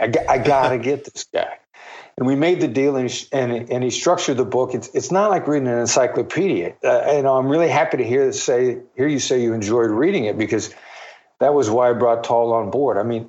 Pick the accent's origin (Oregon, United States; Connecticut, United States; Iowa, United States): Iowa, United States; And, you know, I grew up in Iowa. I'm a small town boy from Iowa.